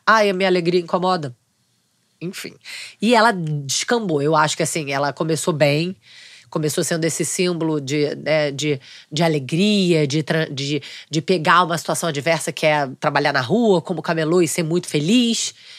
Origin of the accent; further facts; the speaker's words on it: Rio de Janeiro, Brazil; Eu sou carioca da gema, eu sou muito carioca, tá? Eu me comunico, eu exalo carioquês, não só no sotaque